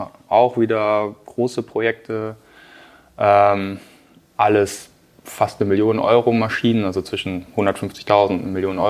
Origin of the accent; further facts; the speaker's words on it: Lower Saxony, Germany; moved away as an adult; ich komme eigentlich gebürtig aus dem Emsland, das heißt eigentlich Landei, aber mittlerweile schon seit 20 Jahren quasi in NRW unterwegs, bin in Köln studiert